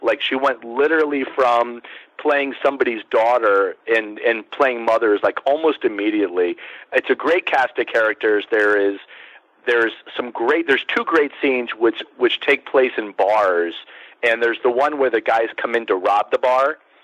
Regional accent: Miami Beach, Florida, United States; which I didn't know squat about growing up in Miami Beach as a kid

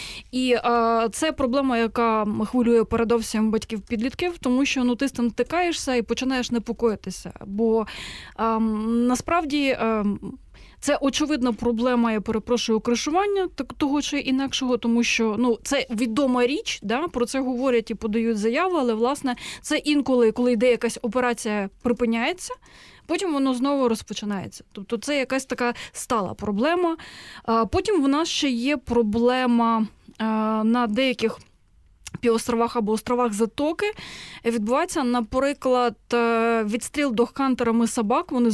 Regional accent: Kyiv, Ukraine; Я можу нагадати про мій район. Знаєш, я коли туди переїхала з Печерського району, перше, куди мене повели діти, от мені було 12 або 13 років

